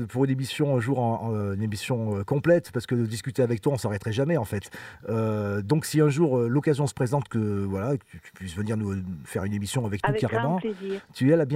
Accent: Auvergne-Rhône-Alpes, France; J'ai l'impression qu'il y en a plus chez vous que chez nous, en Drôme.

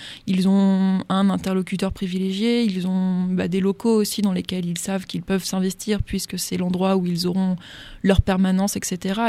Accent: Tours, Centre-Val de Loire, France; moi je viens de Tours, donc pour moi les territoires ruraux c'est en pleine Beauce et au milieu des champs de grandes cultures.

